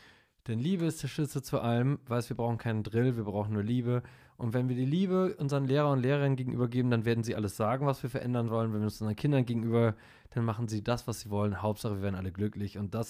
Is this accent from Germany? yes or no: no; Netherlands; German is a second language; ich bin Holländer, wir kommen immer in andere Länder und können erst die Sprache nicht, dann können wir sie